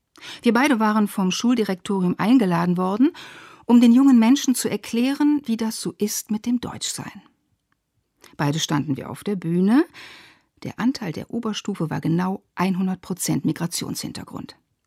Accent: Iran; Als Iranerin schießen mir Erinnerungen in den Kopf.

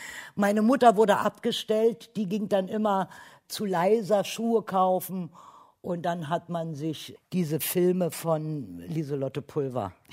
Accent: Berlin, Germany; auch bei uns in Köpenick, Oberschöneweide

